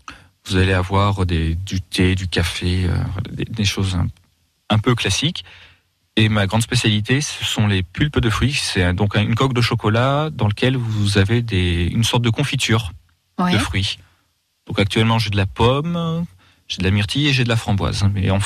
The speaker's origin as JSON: {"language": "French", "town": "Guéret", "region": "Nouvelle-Aquitaine", "country": "France", "tie": "born or raised there", "said": "Parce que je suis du coin, je suis creusois, je suis né à Guéret"}